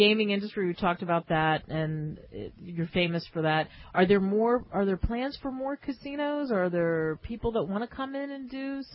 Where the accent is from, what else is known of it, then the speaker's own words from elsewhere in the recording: Philadelphia, Pennsylvania, United States; I'm from Philadelphia, so what do they sell in Philadelphia? They sell Rocky and cheese steaks.